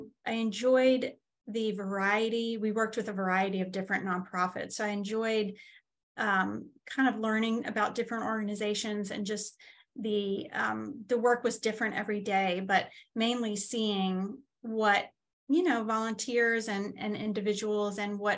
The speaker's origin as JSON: {"language": "English", "town": "Long Island", "region": "New York", "country": "United States", "tie": "born or raised there", "said": "I grew up on Long Island, so it was a long, long trip down from New York."}